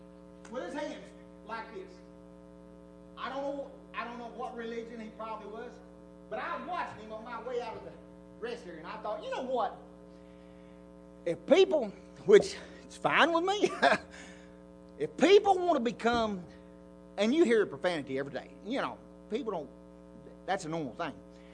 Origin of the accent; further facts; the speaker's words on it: Arkansas, United States; I said, well, yeah, I'm from Arkansas.